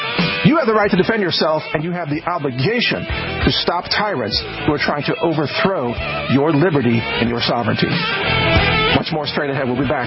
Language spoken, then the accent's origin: English; Texas, United States; look, I'm a Texan, and I have much the same mindset as you can tell